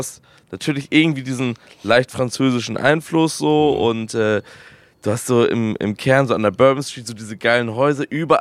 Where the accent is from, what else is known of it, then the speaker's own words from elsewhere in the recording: Schleswig-Holstein, Germany; ich komme ja ursprünglich aus dem Schleswig-Holsteiner Dorf, ne? Tiefstes Outback.